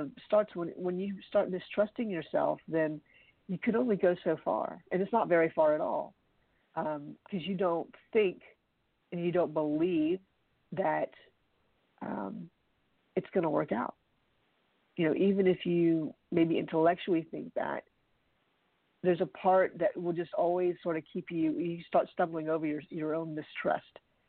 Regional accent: United States; I'm American and this is what it is.

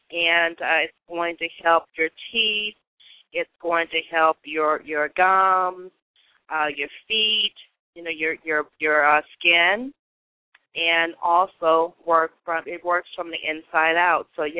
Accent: Las Vegas, Nevada, United States; now in Dallas, United States; Well, I'm from Las Vegas, Nevada, and I've been in Dallas, Texas for approximately 8 years now.

